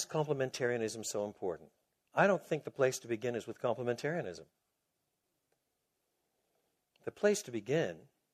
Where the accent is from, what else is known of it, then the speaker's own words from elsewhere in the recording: Quebec, Canada; I was brought up in French Canada, which is off the charts a different culture.